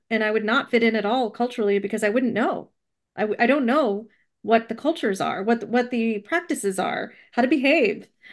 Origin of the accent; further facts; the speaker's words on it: Alabama, United States; accent: Southern; Growing up in Alabama, I actually had a Southern accent. It was not strong. But it was most definitely a Southern accent.